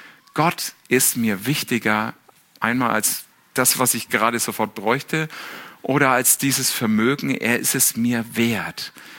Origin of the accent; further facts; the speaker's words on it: Bavaria, Germany; ich bin Franke übrigens